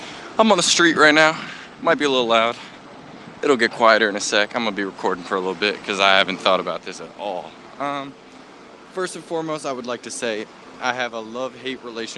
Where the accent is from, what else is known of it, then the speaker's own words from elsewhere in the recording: United States; now in Spain; I'm an American.